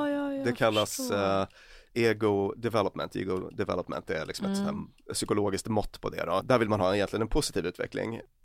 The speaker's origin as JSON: {"language": "Swedish", "town": "Luleå", "region": "Norrbotten County", "country": "Sweden", "tie": "born there", "said": "Jag föddes i Luleå i och för sig."}